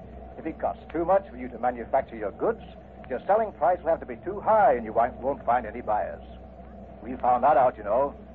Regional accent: England, United Kingdom; now in Canada; It would mean a lot if I were a Canadian, but I'm an Englishman on a business trip to this country.

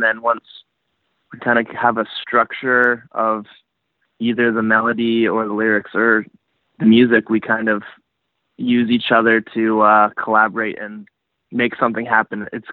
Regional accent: Calgary, Alberta, Canada; we're all from Calgary.

